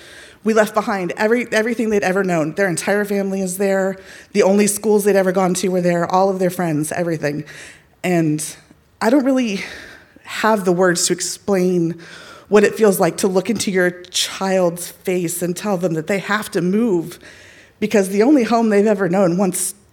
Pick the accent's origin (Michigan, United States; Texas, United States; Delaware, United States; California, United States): Texas, United States; moved away as an adult; now in St. Paul, United States; But I am now a Minnesotan. My family and I, we moved to St. Paul in August of 2022 because, as it turns out, my Texan child is transgender.